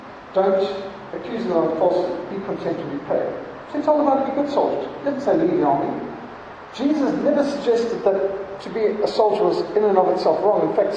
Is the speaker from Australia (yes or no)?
no; Zimbabwe; I was brought up in Rhodesia. Our teachers carried machine guns. We were brought up where rifles were propped up by the door and over the mantelpiece in the farm.